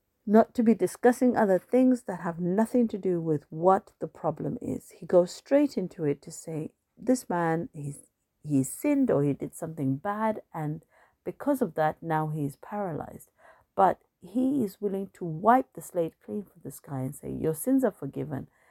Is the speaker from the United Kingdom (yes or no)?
no; Zimbabwe; when I've gone back to my hometown in Zimbabwe, even though the trees might have changed or the bushes are bigger